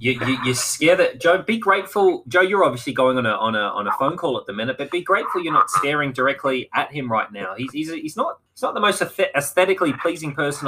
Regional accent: Ireland; I have the gift of the gab. I'm Irish, remember?

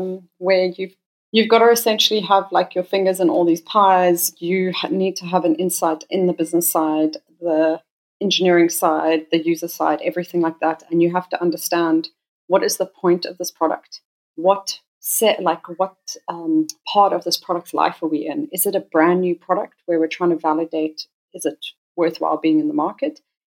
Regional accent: South Africa; Thanks for having me. I'm originally from South Africa, hence the weird accent

